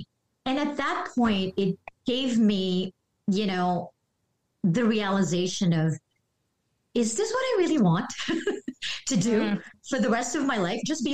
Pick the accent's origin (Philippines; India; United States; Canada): Philippines; you know, we're a Filipino. So of course we're going to have karaoke on stage.